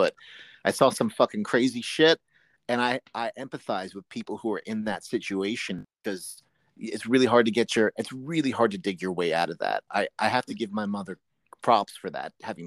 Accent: New York, United States; I grew up on welfare. I grew up in Hell's Kitchen on welfare.

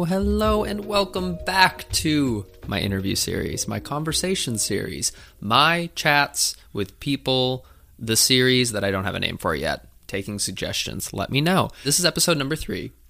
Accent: Minnesota, United States; my last guest was from Minneapolis too, coincidentally, because I'm from Minnesota.

